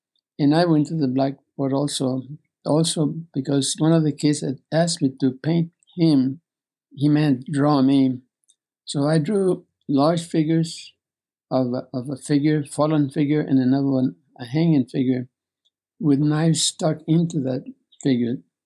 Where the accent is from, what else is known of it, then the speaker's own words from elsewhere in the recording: Beaver, Texas, United States; In my hometown of Beaver, Texas, we had a killer sheriff